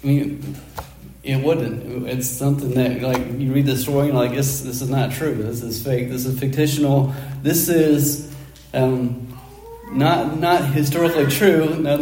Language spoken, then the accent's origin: English; Kansas, United States; "Oh, I'm from Southwest Kansas," and they're like, "Oh, Kansas, that's where Dorothy's from, right?"